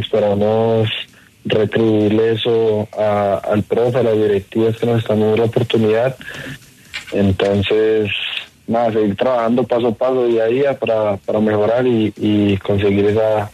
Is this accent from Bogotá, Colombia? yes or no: yes; Bogotá, Colombia; Bogotano.